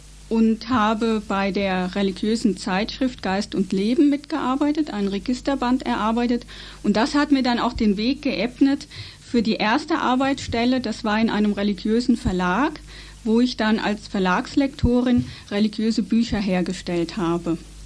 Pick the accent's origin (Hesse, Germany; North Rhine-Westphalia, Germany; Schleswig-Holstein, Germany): Hesse, Germany; Bad Homburg; also born or lived in Heidelberg / Fulda; Ja, ich bin geboren in Heidelberg am Neckar, aber dort nicht aufgewachsen. Aufgewachsen bin ich im Großraum Frankfurt am Main, Bad Homburg im Taunus. Und dort bin ich aber schon 1976 weggegangen, nach Fulda, in die Barockstadt und Bistumsstadt Fulda